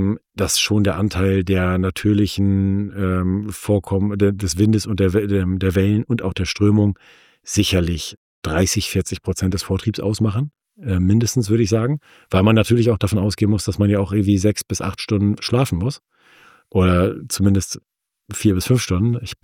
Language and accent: German; Norderney, Lower Saxony, Germany; Also ich bin auf Norderney aufgewachsen und ich habe eine große Begeisterung fürs Meer.